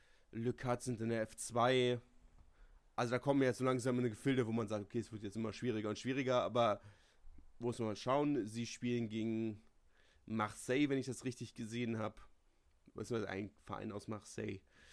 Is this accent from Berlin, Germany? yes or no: yes; Berlin, Germany; Und wir sind als Berliner ja dann doch so ein bisschen mit dem Fußballverein der Stadt verbandelt.